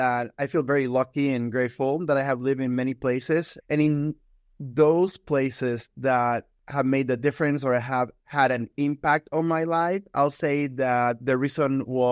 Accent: Puerto Rico; So growing up in Puerto Rico. So Puerto Rico, it's my home and it's always going to be my home.

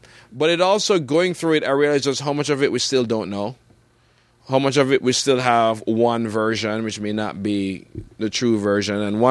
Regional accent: Jamaica; growing up in Jamaica

